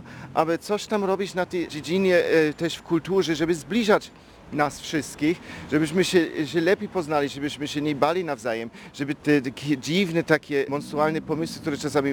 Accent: Germany; Polish is a second language; now in Poland; Jak przyjechałem do Polski to w latach 80., to ja przyjechałem z kraju, z Niemiec, jako Niemiec, znaczy jako człowiek oczywiście różnych narodowości, ale jednak z niemieckim paszportem

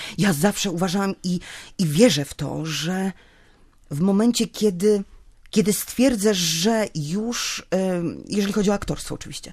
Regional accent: Płock, Masovian Voivodeship, Poland; Ja z Płocka, spod Warszawy, z miasta, gdzie miałam tak naprawdę wszystko

